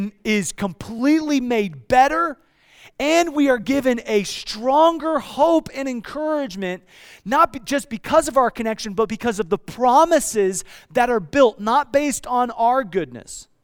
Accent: Iowa, United States; I grew up in Iowa. Some of you know that. And as an Iowa boy

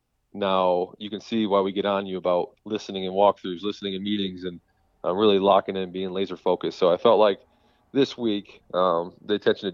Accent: Oxford, Michigan, United States; Well, I am born and raised in Michigan, in Oxford, so this is kind of full circle for me.

